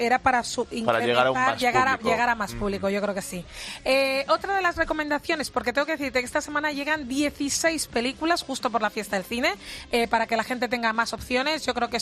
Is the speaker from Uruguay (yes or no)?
no; Madrid, Community of Madrid, Spain; Yo vengo de la calle, además que vengo de mi barrio de San Blas